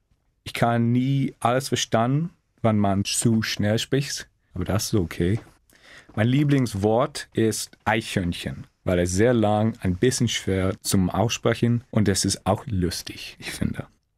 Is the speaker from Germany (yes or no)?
no; Canada; German is a second language; ich komme aus Kanada und mein Geburtsjahr ist 2000.